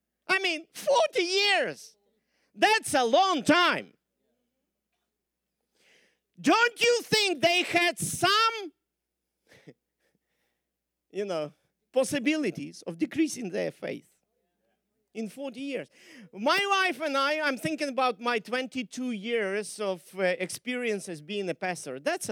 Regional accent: Russia; Well, we are from, you know, northern territories. We are from Russia. We are always on time. We actually before the time. We come always on time. Because that's our culture. That's the culture we were raised in our place.

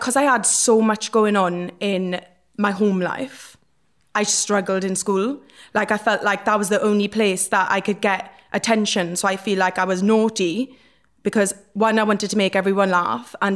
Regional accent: Wales, United Kingdom; I grew up in Bartholbert. It's like a small town in Wales. It's kind of a shithole, but I love it.

